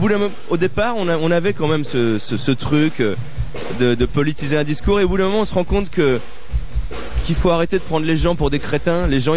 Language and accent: French; Châteauroux, Centre-Val de Loire, France; born there; Je suis né à Châteauroux, en plus.